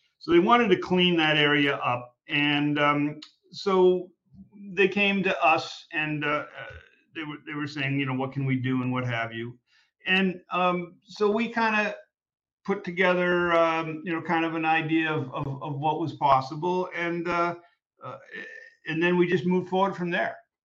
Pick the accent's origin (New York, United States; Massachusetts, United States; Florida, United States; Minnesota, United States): Massachusetts, United States; Boston; Berklee College of Music is in it's in really downtown Boston, which as an aside is where I grew up, my hometown.